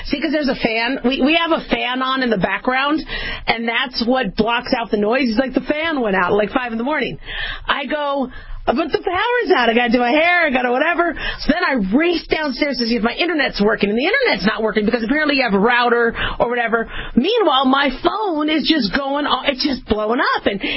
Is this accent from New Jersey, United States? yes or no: no; Phoenix, Arizona, United States; I grew up in Phoenix, Arizona. We'd have monsoons.